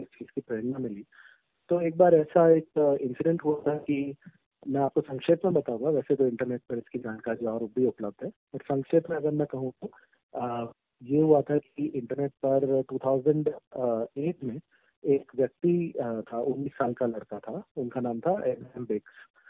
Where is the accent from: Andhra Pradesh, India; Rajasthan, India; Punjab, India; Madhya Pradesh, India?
Madhya Pradesh, India; Jabalpur; also born or lived in Ahmedabad; मैं मूलतः जबलपुर मध्य प्रदेश से हूँ और मेरा परिवार अहमदाबाद गुजरात में है, तो अहमदाबाद में काफी समय से मेरा परिवार बस चुका है।